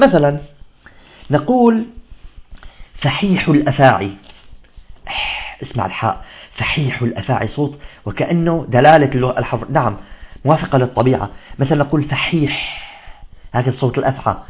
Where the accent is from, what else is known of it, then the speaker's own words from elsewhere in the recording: Syria; مثل مسمينا احنا عندنا بالشام الزحليطة